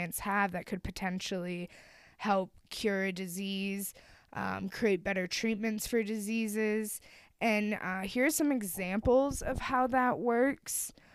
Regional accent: United States; accent: American; I am sure that it is pronounced differently or more correctly than what I am pronouncing it as in my American accent.

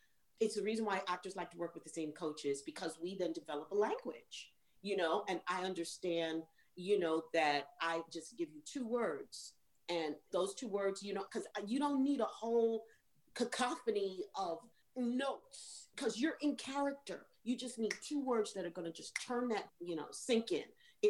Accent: New York, United States; accent: New York; does that sound like a fucking New York accent to you?

